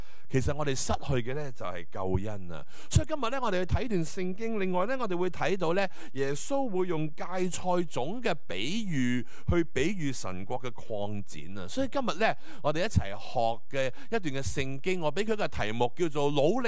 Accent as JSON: {"language": "Cantonese", "country": "Hong Kong", "said": "我哋香港人都系嗰啲啦，系咪啊？"}